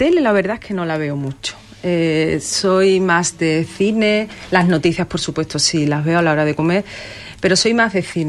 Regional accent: Huelva, Andalusia, Spain; Soy de Huelva, sí, yo nací en Huelva.

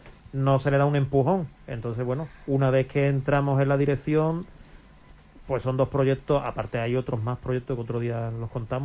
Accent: Cádiz, Andalusia, Spain; yo soy de Cádiz y siempre...

